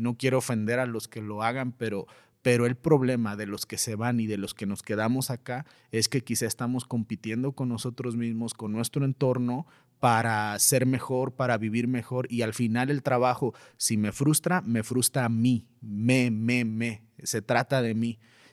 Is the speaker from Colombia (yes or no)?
no; Mexico; Y nosotros como mexicanos, creo que todo Latinoamérica tal vez entendemos el término el sueño americano